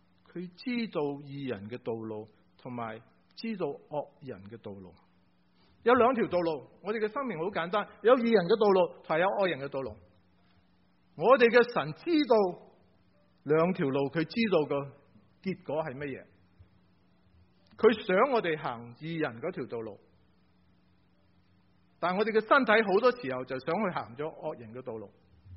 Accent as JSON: {"language": "Chinese", "country": "Hong Kong", "accent": "Hong Kong", "said": "你就听到我的香港口音多一点"}